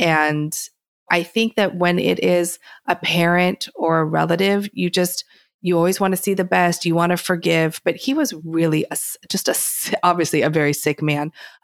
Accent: Portland, Oregon, United States; Growing up in Portland, Oregon, I have to share with you really quick. So it's rainy in Portland most of the time. There's pine trees.

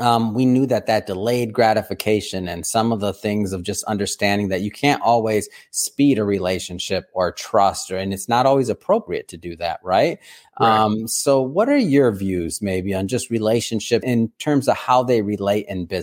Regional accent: Detroit, Michigan, United States; And I grew up in Detroit, right on the border there. So Ambassador Bridge, been over that more times than I can imagine

